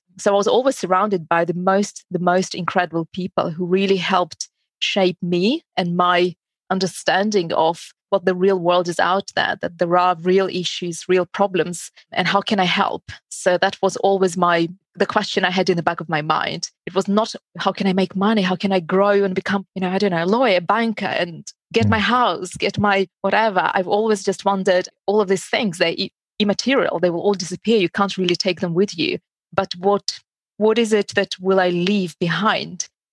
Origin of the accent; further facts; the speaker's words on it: Uzbekistan; English is a second language; I was brought up on a lot of Russian literature classics. So I'm from Uzbekistan, Central Asia. I didn't see a computer until I was about 18.